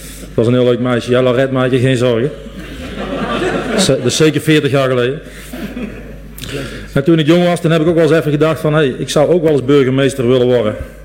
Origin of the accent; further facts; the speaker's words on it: Diessen, North Brabant, Netherlands; Mijn trouwe vrienden, ik kom uit Diessen, zoals sommigen van jullie weten